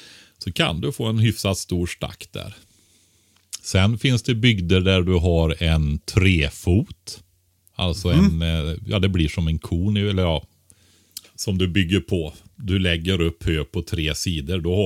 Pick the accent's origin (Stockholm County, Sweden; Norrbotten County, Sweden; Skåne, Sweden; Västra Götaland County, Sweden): Västra Götaland County, Sweden; Nej, men alltså Västergötland där jag kommer från.